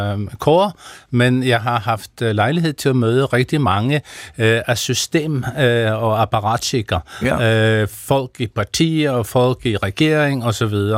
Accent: Norway; fordi jeg er nordmand, så har jeg det der lidt besværlige navn.

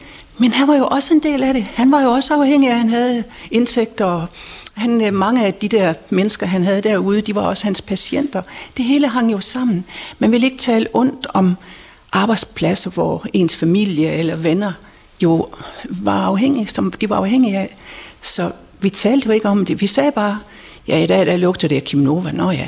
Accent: West Jutland, Denmark; accent: West Jutlandic; Jeg kunne så længe mine forældre levede, men så snart de ikke var, så glemte jeg mit vestjyske sprog.

